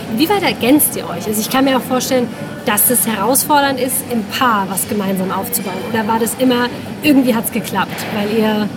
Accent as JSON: {"language": "German", "town": "Mannheim", "region": "Baden-Württemberg", "country": "Germany", "tie": "born or raised there", "said": "In meiner Heimat Mannheim, da würden sie wahrscheinlich auch alle kommen."}